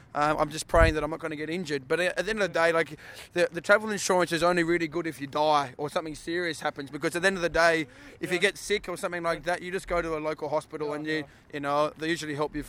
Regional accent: Tasmania, Australia; Yes, well, I'm actually from Tasmania, which is an island in the southern part of Australia.

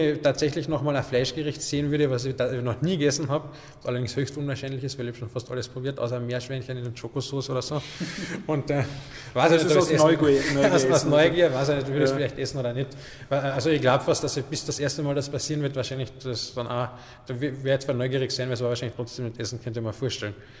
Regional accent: Carinthia, Austria; Und als Kärntner hat man sowieso heute auch noch relativ schwer.

